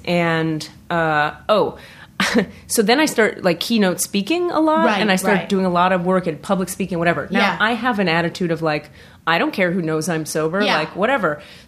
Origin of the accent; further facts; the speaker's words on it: Miami, Florida, United States; Miami. Anyway, so I go back to Miami.